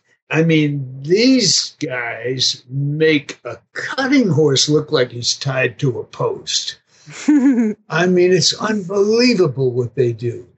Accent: New York, United States; born there; I was born near Belmont Racetrack.

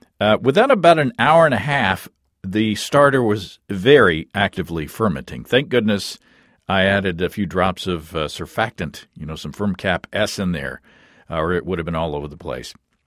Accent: Hot Springs, Arkansas, United States; I'm planning to run the episode that I recorded in Hot Springs, Arkansas last week, my hometown.

